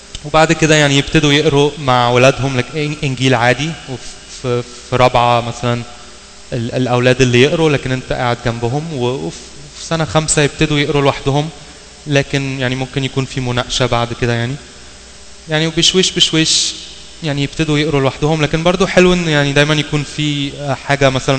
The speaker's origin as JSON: {"language": "Arabic", "region": "Washington", "country": "United States", "said": "ايوه احنا من واشنطن. لكن يعني اهم حاجه نفتكر ان احنا كلنا من امريكا"}